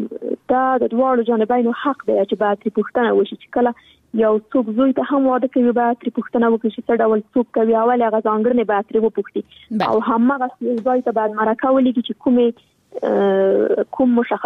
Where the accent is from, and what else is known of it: Afghanistan; born or raised there